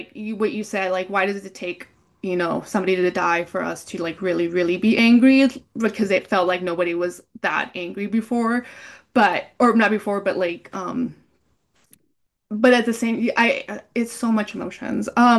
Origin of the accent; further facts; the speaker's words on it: California, United States; but it's more because we're both from Ventura County, and we know Camarillo.